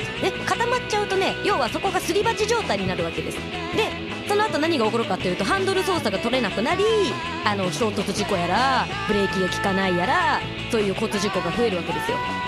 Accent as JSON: {"language": "Japanese", "region": "Aomori", "country": "Japan", "said": "私青森出身なんで"}